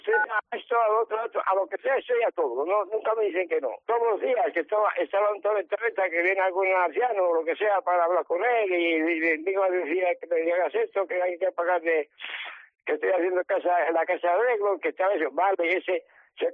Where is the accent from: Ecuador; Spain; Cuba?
Spain; Villa Jimena, Castile and León; me casé con una de aquí, la mayor, que yo soy de Villa Jimena.